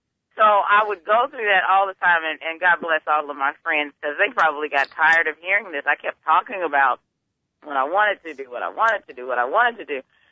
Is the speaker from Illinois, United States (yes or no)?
yes; East St. Louis, Illinois, United States; Well, I am originally from East St. Louis, Illinois. I'm very proud native of the city